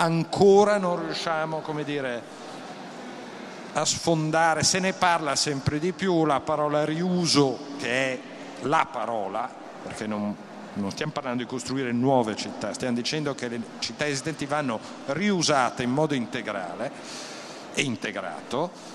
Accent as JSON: {"language": "Italian", "town": "Milan", "region": "Lombardy", "country": "Italy", "said": "Io vengo da Milano."}